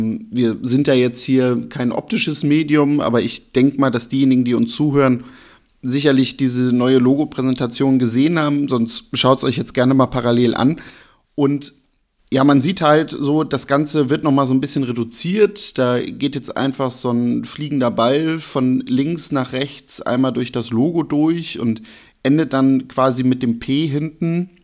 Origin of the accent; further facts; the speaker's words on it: Cologne, North Rhine-Westphalia, Germany; und wir beide so als Kölner